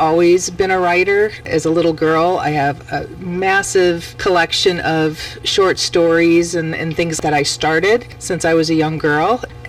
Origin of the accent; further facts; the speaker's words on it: Mukwonago, Wisconsin, United States; I had been in this area ever since I can remember. Yeah. And so Mukwonago has always been my hometown